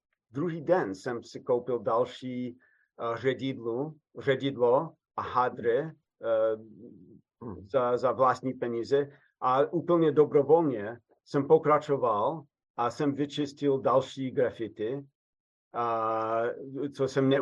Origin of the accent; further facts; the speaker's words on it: United States; To je pro mě, řeknu, důležité chování jako Američan, abych prostě přežil